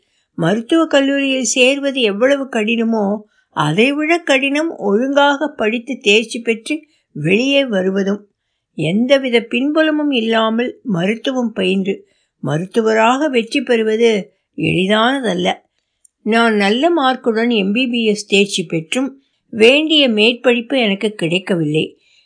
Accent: Chidambaram, Tamil Nadu, India; சிதம்பரம் நான் பிறந்த ஊர். ஆரம்ப பள்ளி படிப்பு 8வது வரை அங்குதான்.

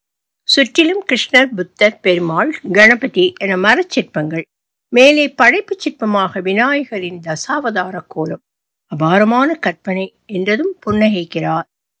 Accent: Narasingapuram, Tamil Nadu, India; திருவள்ளூரை அடித்த நரசிங்கபுரம் எனது பூர்வீகம்.

